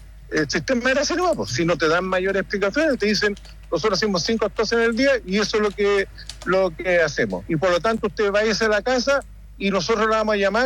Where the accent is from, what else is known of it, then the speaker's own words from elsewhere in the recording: Chile; nosotros como padres, por último nosotros como chilenos, que pagamos los impuestos